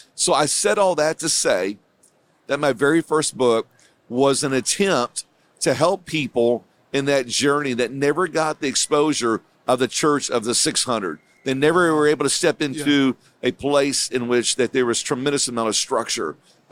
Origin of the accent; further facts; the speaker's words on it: Sheridan, Indiana, United States; moved away as an adult; It's a little farm town called Sheridan, Indiana. And so this is all I've ever known. I was raised in Indiana. I'm a Hoosier. Moved away when I was 30 years old, 29, and almost 30, to East Tennessee